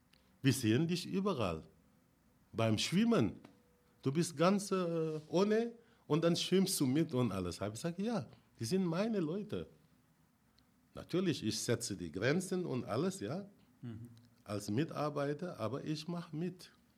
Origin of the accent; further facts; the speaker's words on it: Senegal; now in Germany; Ich komme aus Afrika, hauptsächlich aus dem Senegal. Ich bin hier sozialisiert